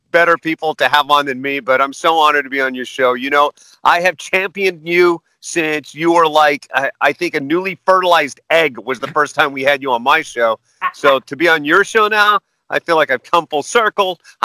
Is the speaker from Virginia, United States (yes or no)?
no; Sacramento, California, United States; and then here in my hometown of California State Capitol, they got me 3 more.